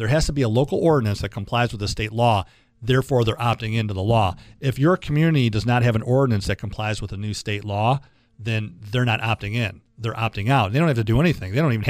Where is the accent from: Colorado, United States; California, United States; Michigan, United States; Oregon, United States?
Michigan, United States; Detroit; Growing up in Metro Detroit off of 10 Mile and hanging out on the east side my whole life growing up, I had no clue where CMU was.